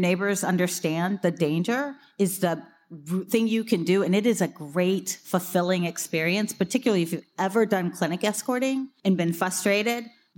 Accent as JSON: {"language": "English", "region": "Missouri", "country": "United States", "said": "It's a neighboring state to my home state of Missouri."}